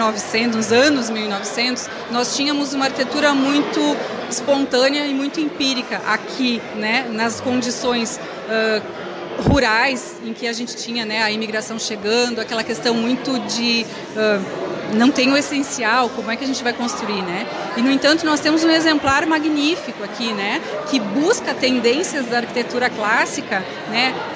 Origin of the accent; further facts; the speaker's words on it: Pelotas, Rio Grande do Sul, Brazil; now in Carlos Barbosa, Brazil; Eu estou em Carlos Barbosa, eu sou natural de Pelotas e moro em Carlos Barbosa desde 2001. Então fazem 21 anos já que eu estou na cidade, que eu moro na cidade, que é a minha cidade, né? Que me adotou.